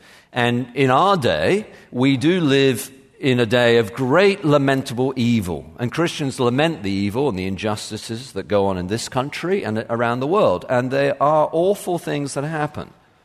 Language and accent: English; United Kingdom; even in my home country, the United Kingdom